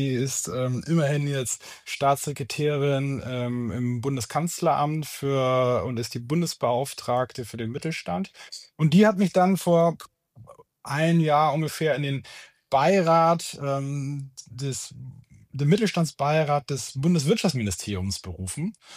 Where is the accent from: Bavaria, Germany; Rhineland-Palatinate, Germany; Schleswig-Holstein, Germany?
Schleswig-Holstein, Germany